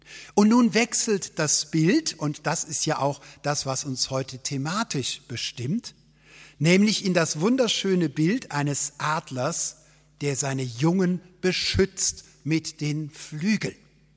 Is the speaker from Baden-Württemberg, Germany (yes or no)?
no; Cologne, North Rhine-Westphalia, Germany; born there; Ich bin ja kein geborener Schwabe, sondern ich gestehe, dass ich in Köln geboren bin. Aber durch eure Gnade bin ich ja adoptiert im Schwabenland